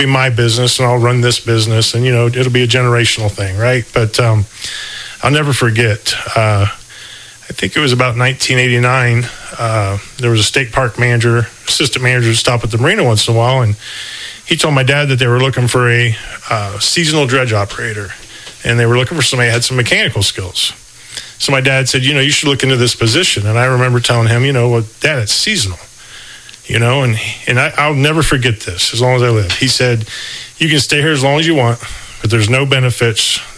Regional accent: Rockford, Ohio, United States; I was born right here in Mercer County. Actually, was born and resided up in the Rockford area for a while.

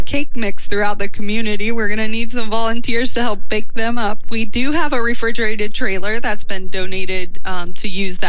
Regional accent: St. Henry, United States; It is crazy. I grew up in St. Henry, and my mom and dad actually lived directly behind where they raced the go-karts in St. Henry.

